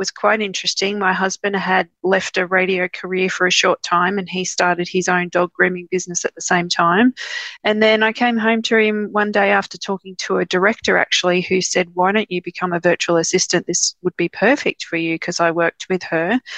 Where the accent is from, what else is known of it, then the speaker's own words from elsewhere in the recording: Wellington, New South Wales, Australia; now in Dubbo, Australia; So I've always lived in Dubbo. I grew up in Wellington, which is only a short half an hour drive down the road towards Sydney, but always lived in Dubbo, never ventured out.